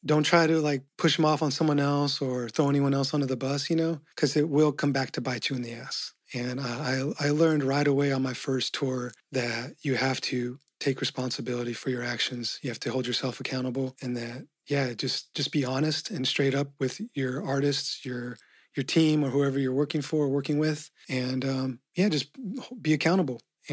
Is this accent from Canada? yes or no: no; Colorado, United States; it'd probably be Red Rocks, because growing up in Colorado, spent a lot of time.